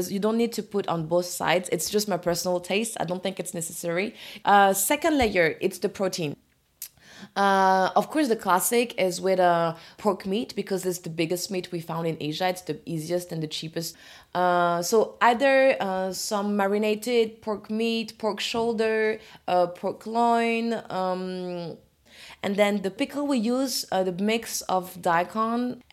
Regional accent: Orléans, Centre-Val de Loire, France; moved away as an adult; also born or lived in Paris; So when I left the city, I grew up in Orléans. When I was 20, I went to Paris to do a diploma for international business

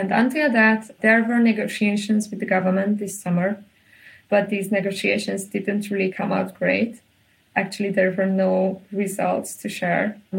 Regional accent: Hungary; since I was raised in the Orban era, I was growing up and I was politically involved in this Orban era

